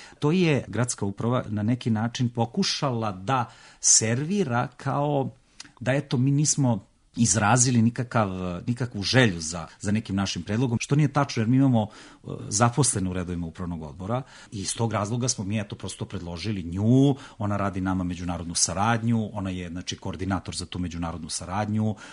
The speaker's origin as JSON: {"language": "Serbian", "town": "Kragujevac", "region": "Šumadija and Western Serbia", "country": "Serbia", "tie": "born there", "said": "Pa ja sam rodom iz Kragujevca"}